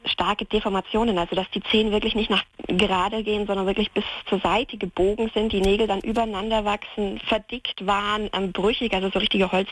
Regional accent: Bavaria, Germany; now in Austria; Ich arbeite nicht in Bayern, ich komme nur aus Bayern. Ich arbeite in Österreich.

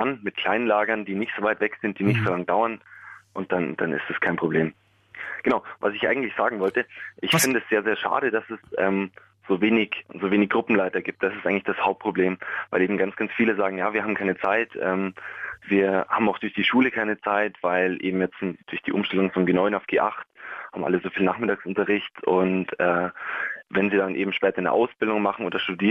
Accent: Bavaria, Germany; also ich komme aus Bayern

